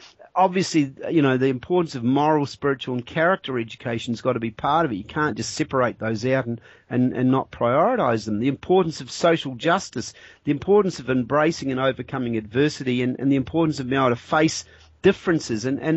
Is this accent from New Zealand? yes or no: yes; New Zealand; New Zealand, my home country, comes in at fifth